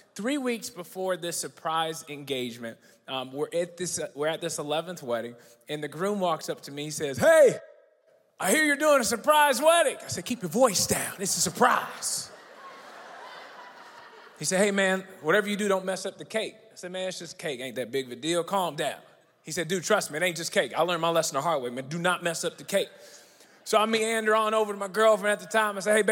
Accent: Dallas, Texas, United States; Number one, I am from Dallas

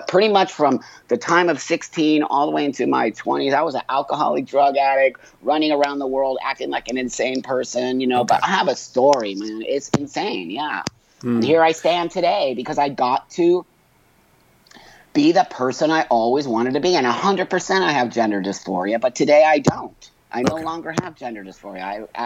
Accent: Los Angeles, California, United States; In the 60s, I was born in 1962 in Los Angeles in the Valley.

